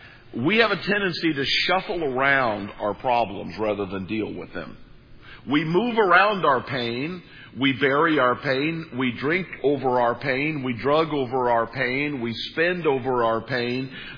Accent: Missouri, United States; I'm from East Central Missouri, and some of you probably grew up

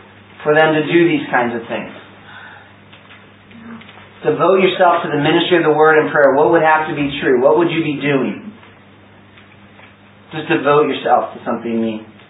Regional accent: United States; accent: American; My problematic American accent. Which some people think I'm Irish, which I can never get.

